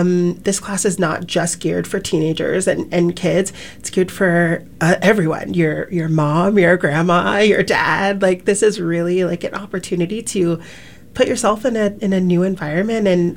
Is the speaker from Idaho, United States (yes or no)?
yes; Boise, Idaho, United States; I got a full tuition scholarship to attend a ballet training program in my hometown, Boise, Idaho.